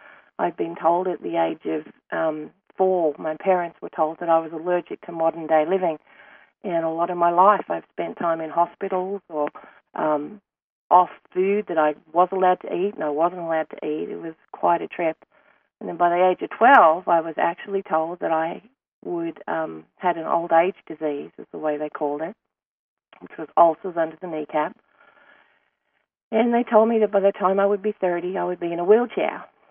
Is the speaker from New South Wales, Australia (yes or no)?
yes; Sydney, New South Wales, Australia; accent: Australian; I have an accent, and if you haven't picked it yet, it's Australian. I'm originally from Down Under, the beautiful Australian. I wasn't in the outback. I was on the coastal town of Sydney, Australia.